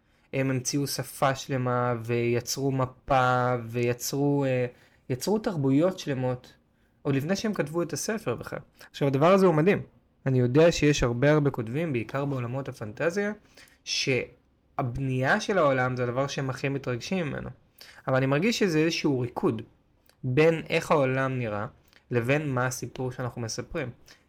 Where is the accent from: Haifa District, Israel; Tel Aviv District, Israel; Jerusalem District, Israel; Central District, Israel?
Tel Aviv District, Israel; Tel Aviv; שגדלתי בתל אביב. ואני רואה את תל אביב כעיר מלאת אפשרויות.